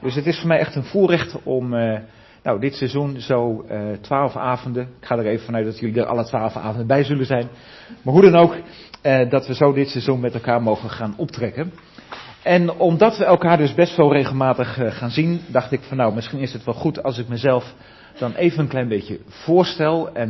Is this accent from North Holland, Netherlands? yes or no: yes; Nieuw-Vennep, North Holland, Netherlands; Ik kom uit Nieuw-Vennep, ik wou bijna zeggen een heel mooi plaatsje, maar het is eigenlijk gewoon een heel saai dorp met alleen maar rechte wegen en gewoon ergens in de Haarlemmermeer.